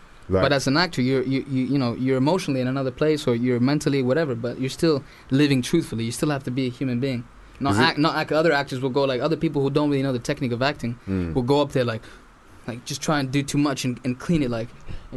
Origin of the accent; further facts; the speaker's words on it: Switzerland; English is a second language; also born or lived in Mexico / Texas / Florida; now in United Kingdom; I was born in Mexico with my family. We moved to Texas and then Florida. And then finally grew up mainly in Switzerland with my family. So and then I just came to UK